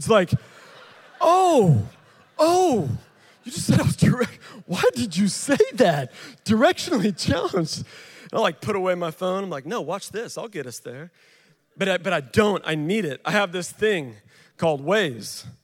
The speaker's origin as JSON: {"language": "English", "town": "Springfield", "region": "Missouri", "country": "United States", "tie": "born or raised there", "said": "And I grew up in Springfield, Missouri."}